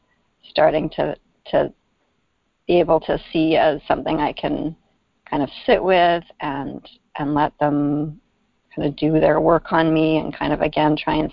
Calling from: British Columbia, Canada; I'm calling from the Sunshine Coast in Canada.

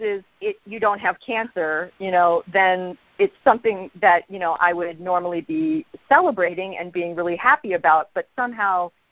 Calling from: Los Angeles, California, United States; from Los Angeles.

